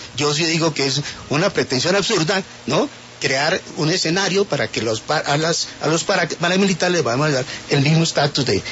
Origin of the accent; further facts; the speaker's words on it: Colombia; yo como colombiano les doy la bienvenida a la lucha democrática.